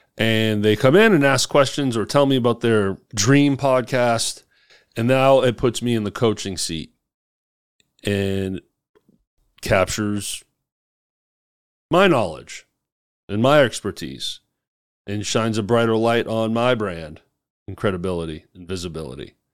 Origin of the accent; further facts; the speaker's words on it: Hernando, Mississippi, United States; now that I have a local studio in my hometown of Hernando, Mississippi.